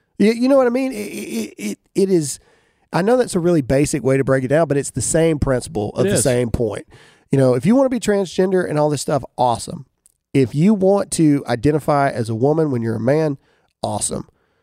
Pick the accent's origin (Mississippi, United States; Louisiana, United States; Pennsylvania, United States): Mississippi, United States; because I'm simple from Mississippi, and that's what I do.